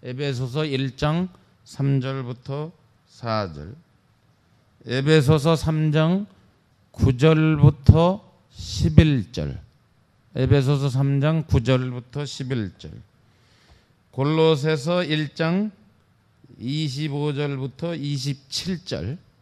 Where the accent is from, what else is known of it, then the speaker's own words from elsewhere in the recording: Chungcheong, South Korea; 전 충청도 사람이라 빨리 얘기할 줄은 몰라요.